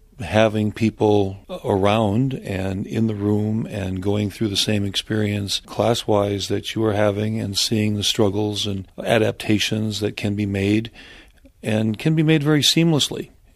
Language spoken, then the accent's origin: English; North Dakota, United States; I also remember that the controversy in my home state of North Dakota